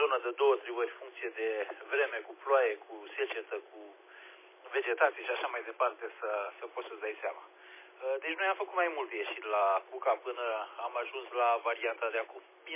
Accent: Mioveni, Argeș, Romania; de la Mioveni

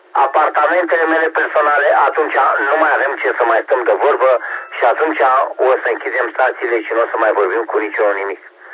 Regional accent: Romania; Sunt mândru că sunt român

